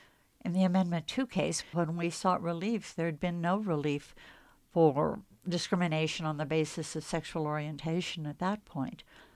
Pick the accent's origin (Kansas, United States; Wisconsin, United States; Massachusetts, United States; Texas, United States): Kansas, United States; And you sort of learn from growing up in Kansas that people tend to play with their cards under the table